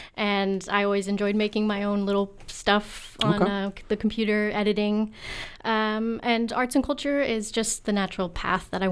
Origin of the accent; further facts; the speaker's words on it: California, United States; moved away; Yeah, I'm actually a transplant, so I'm from California.